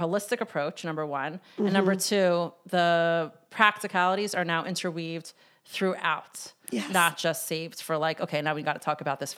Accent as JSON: {"language": "English", "town": "Atlanta", "region": "Georgia", "country": "United States", "said": "I'm from Atlanta, and she was like the famous Kala teacher in Atlanta, but I was living in New York"}